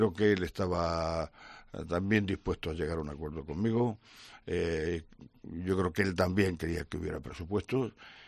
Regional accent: Extremadura, Spain; Extremadura, sin presupuesto, somos la última región de España.

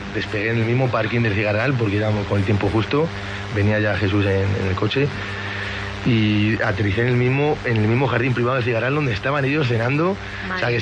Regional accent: León, Castile and León, Spain; aunque yo presuma como leonés y defienda a leones a muerte

